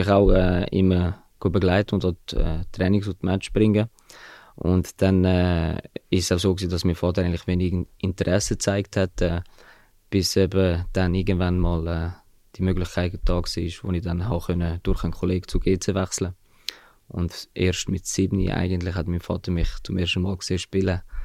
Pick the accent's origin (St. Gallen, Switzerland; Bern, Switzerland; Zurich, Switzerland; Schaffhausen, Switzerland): Zurich, Switzerland; now in Winterthur, Switzerland; Ich bin 30. Ich bin in Zürich-Altstetten geboren, auch dort aufgewachsen und bin jetzt wohnhaft in Winterthur seit 4 Jahren.